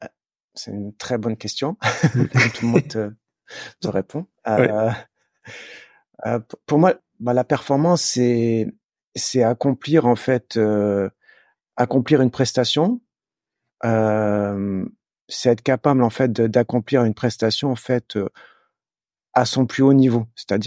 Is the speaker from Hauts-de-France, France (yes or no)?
yes; Valenciennes, Hauts-de-France, France; born there; je suis né à Valenciennes, donc je viens du Nord.